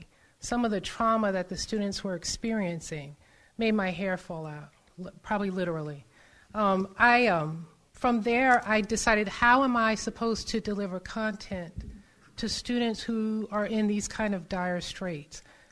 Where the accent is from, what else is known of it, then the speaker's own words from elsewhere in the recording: New York City, New York, United States; And I grew up in New York City. New York, at the time when I grew up, was very segregated.